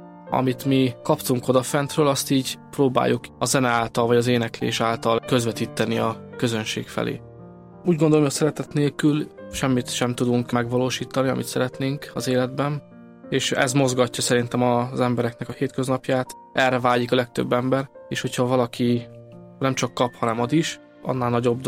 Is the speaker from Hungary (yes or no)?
yes; Padragkút, Veszprém County, Hungary; Én egy 8 gyermekes családból származom, Padrakútra Ajka mellett lévő kis faluból.